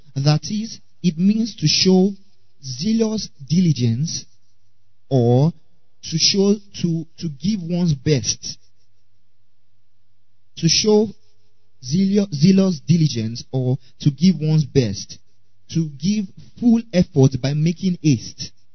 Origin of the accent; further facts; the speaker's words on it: Nigeria; For example, being a Nigerian child, you understand what I'm about to say?